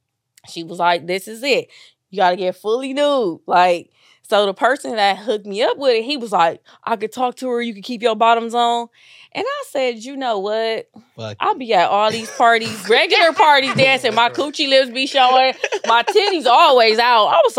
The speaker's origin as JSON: {"language": "English", "town": "New Orleans", "region": "Louisiana", "country": "United States", "tie": "born or raised there", "said": "I'm from New Orleans. I was born in New Orleans. So my whole family danced."}